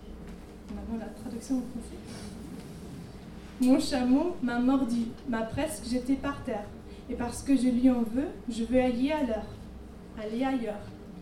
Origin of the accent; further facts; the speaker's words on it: Austria; je viens d'Autriche.